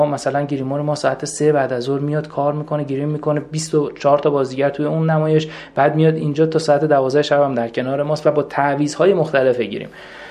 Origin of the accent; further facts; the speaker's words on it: Iran; به عنوان یک ایرانی